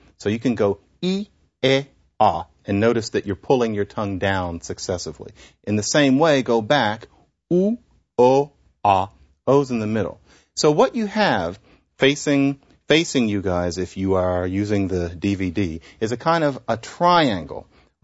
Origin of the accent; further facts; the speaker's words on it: Philadelphia, Pennsylvania, United States; To me, I grew up in Philadelphia, it was John, Sean, Dawn, and Ron.